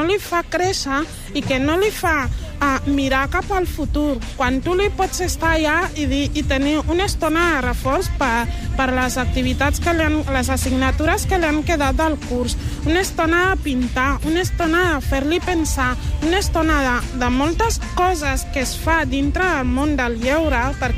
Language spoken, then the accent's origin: Catalan; Equatorial Guinea; now in Badalona, Spain; soc originària de Guinea Equatorial i porto 15 anys aquí a Catalunya i visc a Badalona.